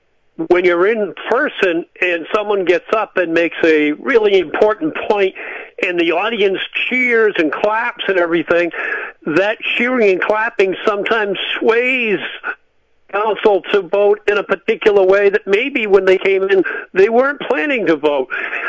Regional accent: Indiana, United States; So the moment I say I'm from Indiana, I'm out.

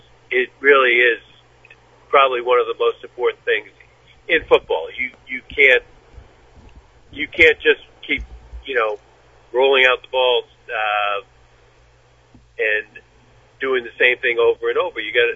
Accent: Long Island, New York, United States; I grew up on Long Island. We did not have a Thanksgiving Day game, and there's nothing like it.

